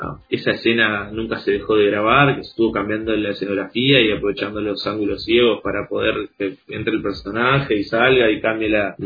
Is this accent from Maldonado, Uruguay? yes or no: yes; Maldonado, Uruguay; born there; now in Montevideo, Uruguay; yo tengo 28 años, soy nacido de Maldonado, pero estoy viviendo acá en Montevideo hace aproximadamente 7, casi 8 años.